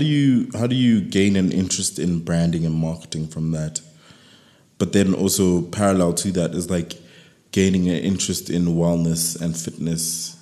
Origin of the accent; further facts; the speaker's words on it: Soweto, Gauteng, South Africa; I'm Soweto born and raised.